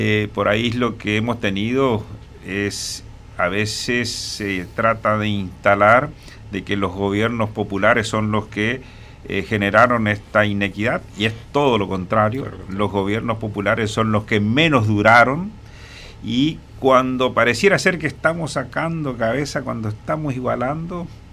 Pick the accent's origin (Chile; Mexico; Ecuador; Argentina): Argentina; Me siento un argentino que quiera su patria.